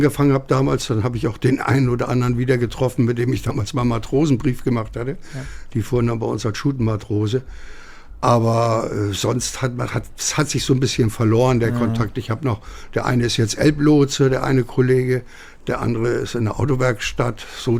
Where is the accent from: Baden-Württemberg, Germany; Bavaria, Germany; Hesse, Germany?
Hesse, Germany; ich komme eigentlich aus Hessen, kleiner Luftkurort zwischen Kassel und Marburg, und habe dann mit 16 Jahren irgendwo den Wunsch gehabt, zur See zu fahren.